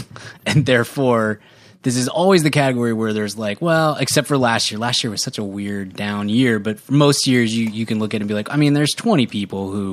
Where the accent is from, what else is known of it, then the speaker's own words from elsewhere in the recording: United States; I don't watch a ton of foreign films because I'm an American cretin